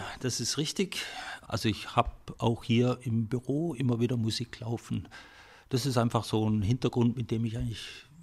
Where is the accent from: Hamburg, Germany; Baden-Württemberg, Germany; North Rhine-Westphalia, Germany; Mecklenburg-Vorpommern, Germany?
Baden-Württemberg, Germany; Konstanz; Ich bin in Konstanz groß geworden